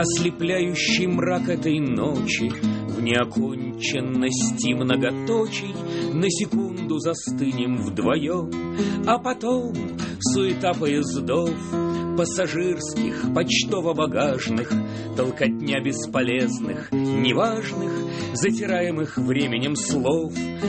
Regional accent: Russia; я родился в России, я здесь прожил всю жизнь, и никуда покамест, во всяком случае, отсюда деваться я не собираюсь. Это моя страна и мой язык.

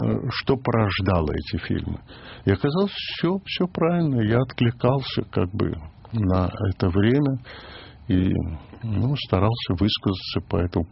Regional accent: Kyiv, Ukraine; я киевлянин, могила моих родителей в Киеве, сестра моя родная в Киеве

